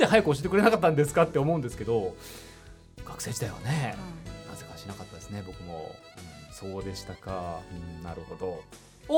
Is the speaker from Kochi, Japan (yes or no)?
yes; Nankoku, Kochi, Japan; 僕も南国出身です。